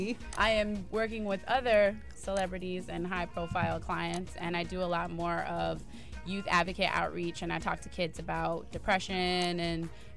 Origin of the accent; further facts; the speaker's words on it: Los Angeles, California, United States; also born or lived in Seattle; now in New York, United States; Originally Los Angeles, but I moved here from Seattle, Washington.